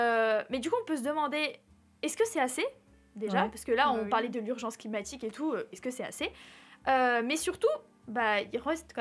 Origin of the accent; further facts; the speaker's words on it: France; notre consommation quotidienne en tant que Français